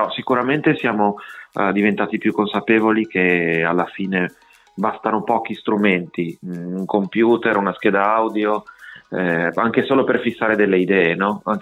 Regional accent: Liguria, Italy; chiaramente è da liguri, è una tragedia che ci ha colpito parecchio

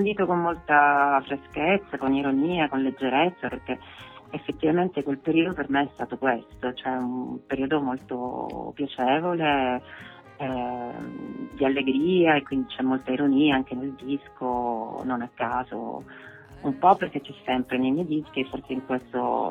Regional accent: Sicily, Italy; E l'arancia è anche il frutto della mia terra, cioè essendo siciliana, la Conca d'Oro, gli agrumi

